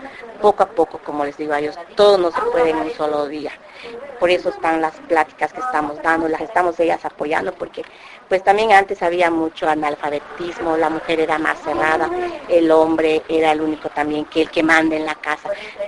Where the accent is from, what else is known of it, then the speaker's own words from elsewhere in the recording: Campeche, Mexico; pues como vengo de Campeche, de pues una ciudad, un pueblo más grande